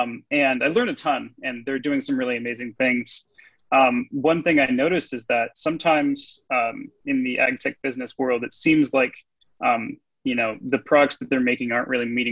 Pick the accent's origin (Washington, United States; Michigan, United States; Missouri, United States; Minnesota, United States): Washington, United States; Bow; I grew up in Bow, Washington, a pretty rural area.